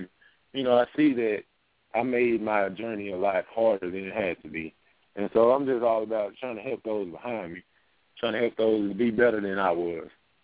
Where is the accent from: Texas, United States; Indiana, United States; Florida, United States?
Texas, United States; Longview; I'm from Longview, Texas.